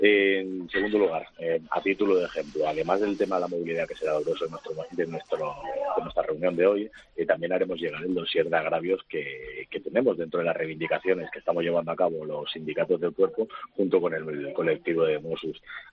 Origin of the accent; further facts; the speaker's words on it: Catalonia, Spain; yo soy catalán y a mí me encanta mi tierra, me encanta Cataluña